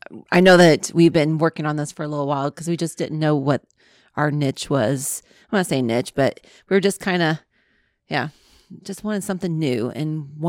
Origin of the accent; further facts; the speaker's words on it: Hillsboro, Illinois, United States; So I was a farm kid, raised in Hillsboro, Illinois. We always say that we're from St. Louis, but it really is about another hour north of that for me.